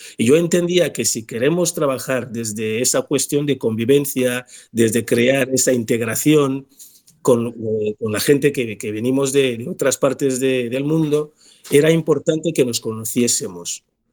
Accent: Equatorial Guinea; now in Spain; yo soy de Guinea Ecuatorial y Guinea es de los pocos países, para no decir el único país africano que fue colonia española, aparte del Sáhara. Entonces yo llegué aquí en el 96

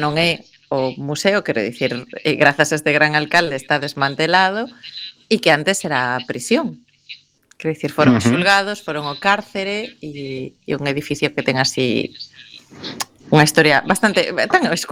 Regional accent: Vigo, Galicia, Spain; Eu podo facelo como viguesa, vos no. Eu estou autorizada para facer chistes de vigueses.

